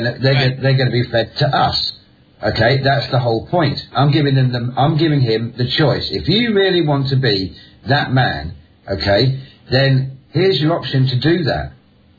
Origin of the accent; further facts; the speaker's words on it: London, United Kingdom; I mean, look, I'm a Londoner. Right, and a proper East End chap, as they would call it over there.